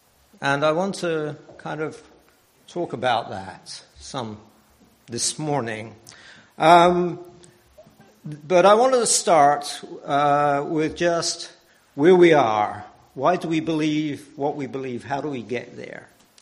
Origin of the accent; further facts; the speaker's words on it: England, United Kingdom; moved away; When I moved to this country, I came from England, and our dear friend Harry Alexander was here.